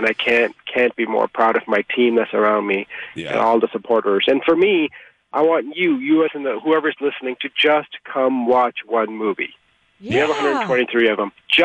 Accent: India; now in United States; I grew up in India, and I came to the U.S.

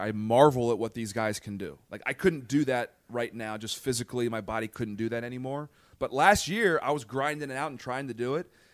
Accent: Baltimore, Maryland, United States; I grew up in Baltimore and liked Eddie Murray.

